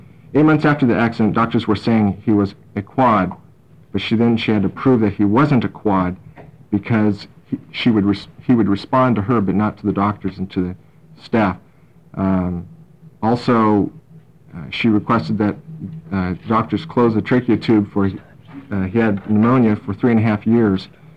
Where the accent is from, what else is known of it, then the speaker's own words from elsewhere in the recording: Corvallis, Oregon, United States; I'm from Corvallis, Oregon.